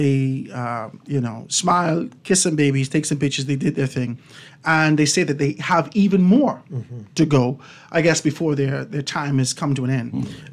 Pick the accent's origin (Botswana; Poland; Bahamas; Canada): Bahamas; Grand Bahama; You know, I come from Grand Bahama and looking at the Princess Casino and Country Club